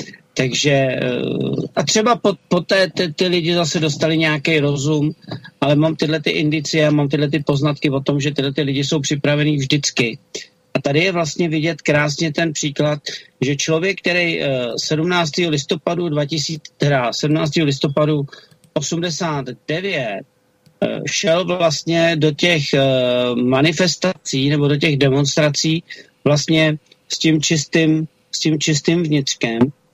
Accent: Prague, Czechia; ačkoliv jsem rodilej Žižkovák, přesto jsem tyhle ty disidenty neviděl

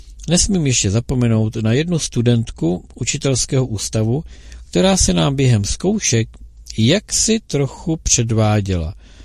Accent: Benátky, Central Bohemian Region, Czechia; born there; že se dozvěděla, že jsem narozen v Benátkách

